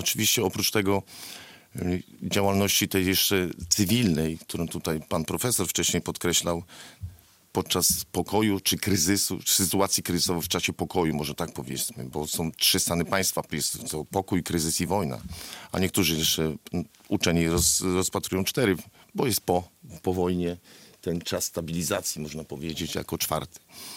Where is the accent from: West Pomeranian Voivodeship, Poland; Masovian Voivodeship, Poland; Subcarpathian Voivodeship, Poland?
West Pomeranian Voivodeship, Poland; Szczecin; Kiedy ja tutaj przybyłem, a przybyłem gdzieś ze Szczecina, byłem tu obcą osobą